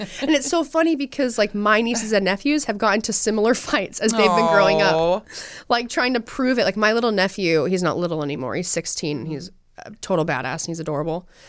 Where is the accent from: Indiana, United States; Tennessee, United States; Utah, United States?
Utah, United States; I'm from Utah and we love hunting.